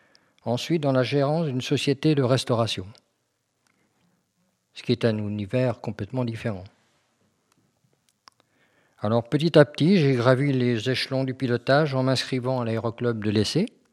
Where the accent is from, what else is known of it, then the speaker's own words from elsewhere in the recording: Créances, Normandy, France; born there; je suis un vieil oiseau puisque j'ai quand même 67 ans. Je suis né en Normandie en 51, donc dans un petit village, Créance, qui pour la petite histoire est la capitale de la carotte nourrie aux algues marines.